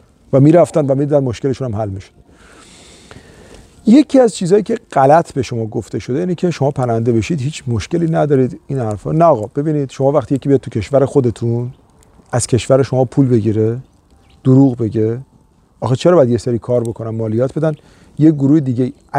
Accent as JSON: {"language": "Persian", "country": "Iran", "tie": "born there", "said": "من تو ایران به دنیا اومدم، ایرانی ام."}